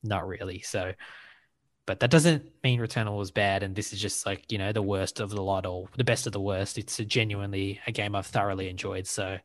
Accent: Sri Lanka; also born or lived in Oman; I was born in Oman. So I'm the only one who brings some foreign. I'm Sri Lankan, but nationality wise, but born in Oman.

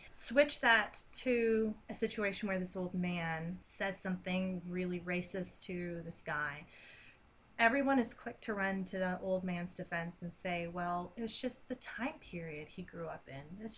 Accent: Bible Belt, United States; we were raised in the Bible Belt.

